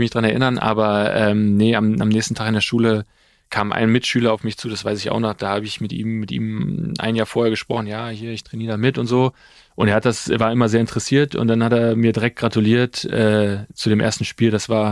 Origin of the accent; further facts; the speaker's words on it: Duisburg, North Rhine-Westphalia, Germany; born there; Nee, geboren Duisburg. Geboren Duisburg.